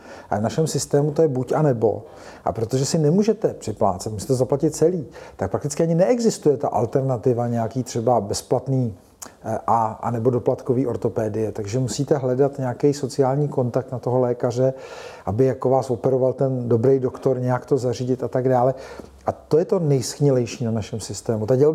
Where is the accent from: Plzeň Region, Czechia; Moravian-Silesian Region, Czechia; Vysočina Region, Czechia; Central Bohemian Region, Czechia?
Vysočina Region, Czechia; přece úplně jiný potřeby máte u nás na Vysočině